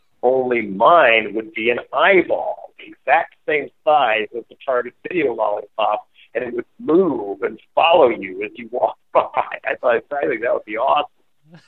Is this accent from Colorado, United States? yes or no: yes; Boulder, Colorado, United States; there's a really old graveyard right in the middle of the neighborhood where I grew up in Boulder, Colorado, Pioneer Cemetery.